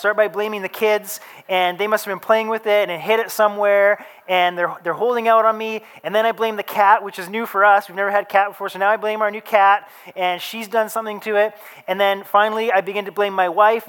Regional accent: Victoria, British Columbia, Canada; You know, I grew up in Victoria, BC. Most of my life, moved here just about 3 years ago with my family.

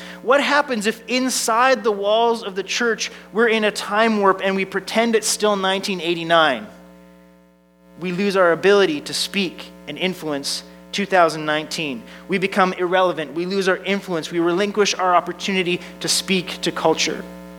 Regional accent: British Columbia, Canada; I'm a Canadian, born in BC, raised in BC. I've never lived outside of British Columbia. I was educated at Bible College in Abbotsford, BC.

